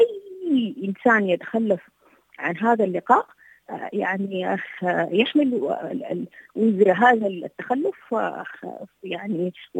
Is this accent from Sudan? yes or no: yes; Sudan; يعني الناس بتحاول كسودانيين وك يعني مكونات محلية بشتى الطرق